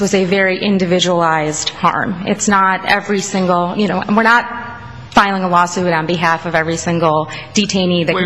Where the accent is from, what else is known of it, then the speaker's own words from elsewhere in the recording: Midwest, United States; I'm a Midwesterner by you know